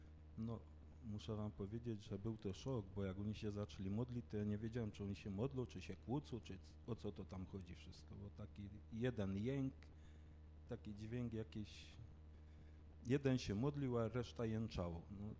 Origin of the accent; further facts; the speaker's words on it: Wisła, Silesian Voivodeship, Poland; No więc urodziłem się tutaj w Wiśle, wychowałem się tutaj za pagórkiem.